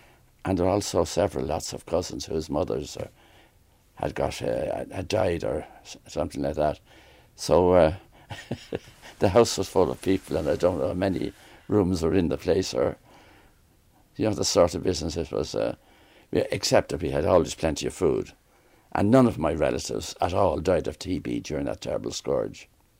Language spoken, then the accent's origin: English; Talla, Ireland; Talla. On Main Street, Talla, I grew up. At the corner, just round from the Green Dragon pub, as you turn up the Talla Street and up towards the Protestant church and graveyard.